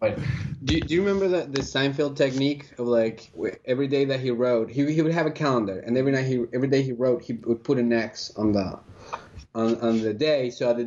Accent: Colombia; English is a second language; also born or lived in Philadelphia; now in United States; So I'm originally from Colombia, and I came to the United States about 16 years ago. And about 6.5 years ago, I was living in Philly

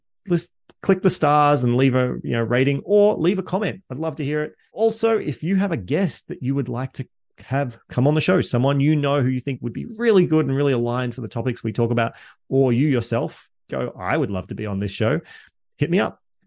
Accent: Australia; accent: Australian; thank you, dear listeners from the USA, who must like my Australian accent, and the guests who have been primarily Aussies.

